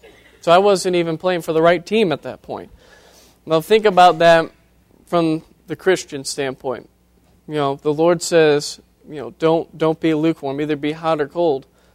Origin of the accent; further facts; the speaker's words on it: Ohio, United States; Now, as I said earlier, I'm from Ohio. I have my Ohio State tie on here.